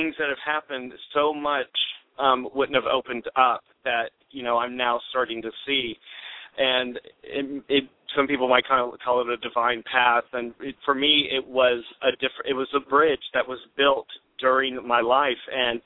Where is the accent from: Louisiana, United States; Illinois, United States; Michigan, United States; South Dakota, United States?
Louisiana, United States; my first recollection with having to deal with God was I growing up in Louisiana. Our Louisiana State Fair came after the Texas State Fair.